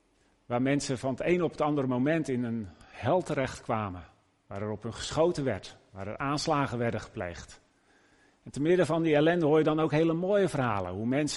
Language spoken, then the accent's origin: Dutch; Noordwijk, South Holland, Netherlands; En in ons dorp waar ik ben opgegroeid, dat is Noordwijk, dan niet hier in het noorden, maar in het westen, daar was een nieuw zwembad gebouwd.